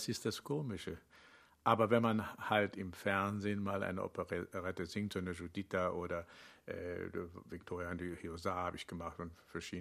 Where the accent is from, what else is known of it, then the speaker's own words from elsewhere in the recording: Rhineland, Germany; sondern ich bin halt wie im Rheinland aufgewachsen, mit dieser Musik zuerst konfrontiert worden.